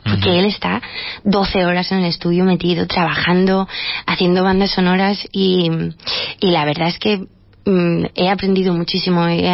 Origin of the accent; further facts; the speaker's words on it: Valencian Community, Spain; now in Madrid, Spain; Yo soy valenciana.